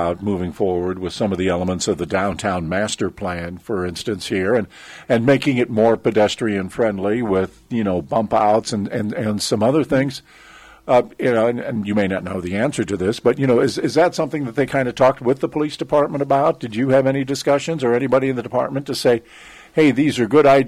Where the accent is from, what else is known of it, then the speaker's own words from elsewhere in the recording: St. Louis, Missouri, United States; I grew up in St. Louis, and so I was always associated with what they call the rolling St. Louis stop.